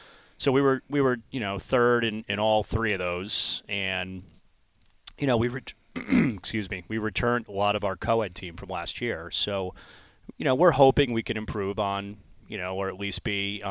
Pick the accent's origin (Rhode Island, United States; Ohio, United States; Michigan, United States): Rhode Island, United States; Providence; Well, home is here. I went to Moses Brown for high school.